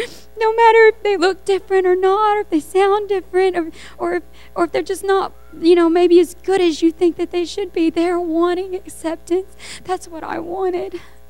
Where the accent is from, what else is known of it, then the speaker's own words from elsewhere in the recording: Glenwood, Arkansas, United States; I'm from Glenwood, Arkansas